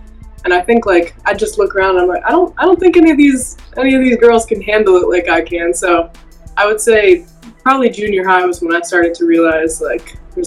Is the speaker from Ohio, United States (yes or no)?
yes; Ohio, United States; so my brother and I were raised in Ohio, but grew up around the Madison campus